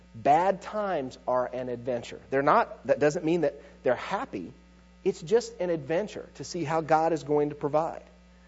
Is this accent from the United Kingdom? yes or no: no; Midwest, United States; I hate bugs. I'm from the Midwest. Bugs are scary, okay?